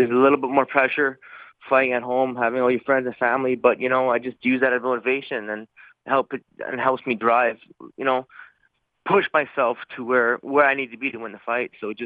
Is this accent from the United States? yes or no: no; Canada; I do not, especially when I'm in Canada, I do not want to lose in front of my hometown fans.